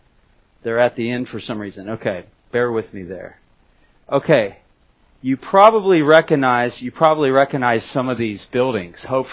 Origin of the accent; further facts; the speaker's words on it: Kansas, United States; now in Dunedin, New Zealand; and I'm a member of Caversham Community Church in Dunedin. We've been there a couple years, and I'm from Kansas, USA.